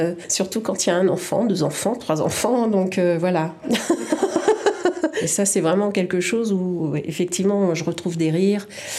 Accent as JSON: {"language": "French", "region": "Grand Est", "country": "France", "said": "Je suis originaire de l'Alsace."}